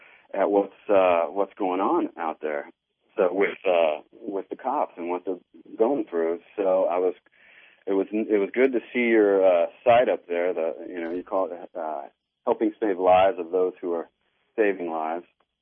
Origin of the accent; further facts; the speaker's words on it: Midwest, United States; I grew up in the Midwest, and for whatever reason, I had a lot of stress.